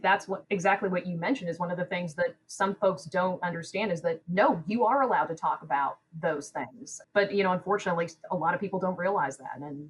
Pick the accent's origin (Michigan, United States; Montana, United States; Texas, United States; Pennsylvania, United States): Pennsylvania, United States; Pittsburgh; I grew up in Pittsburgh. Labor was huge there. I always had a big Labor Day parade, marched in it with my family.